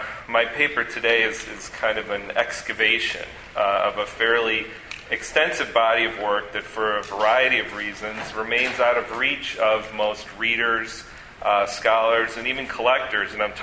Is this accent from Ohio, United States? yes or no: yes; Cleveland, Ohio, United States; my hometown of Cleveland, Ohio, lost, all of us comics geeks lost Harvey Pekar.